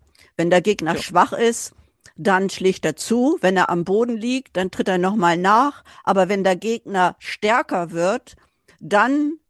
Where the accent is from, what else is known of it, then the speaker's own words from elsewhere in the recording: Hamburg, Germany; ich komme ja auch aus Hamburg ursprünglich